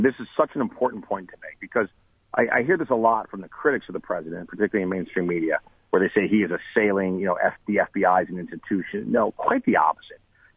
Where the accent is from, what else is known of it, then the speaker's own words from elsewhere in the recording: United States; But as an American, I hope that he wasn't involved.